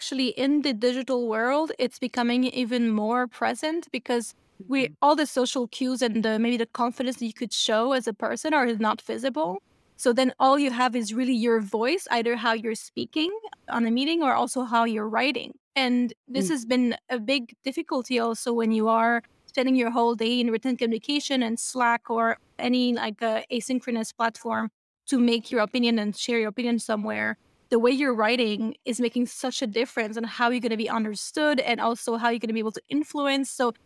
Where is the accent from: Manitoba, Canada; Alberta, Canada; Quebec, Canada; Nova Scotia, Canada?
Quebec, Canada; accent: Quebec French; French language, for example, I'm French Canadian, so mm-hmm. my French is from Quebec, which, yeah. you know, for people from France, they will hear my accent